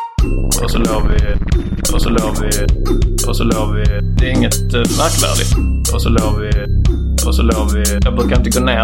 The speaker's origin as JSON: {"language": "Swedish", "town": "Trelleborg", "region": "Skåne", "country": "Sweden", "tie": "born or raised there", "said": "Jag har varit på lite semester i min hemstad, eller min ungdomsstad Trelleborg. Min ungdom och barn, min uppväxtstad."}